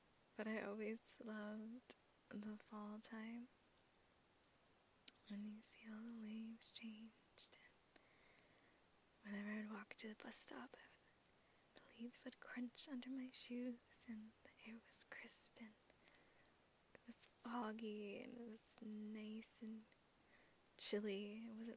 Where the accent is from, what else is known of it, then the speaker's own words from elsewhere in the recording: East Coast, United States; I grew up in a few different states on the East Coast. And the first time we moved up there, we moved from the South.